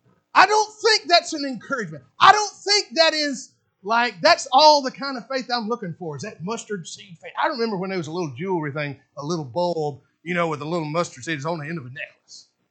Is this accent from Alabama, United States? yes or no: yes; Alabama, United States; In this part of the country, I grew up over around Sand Mountain.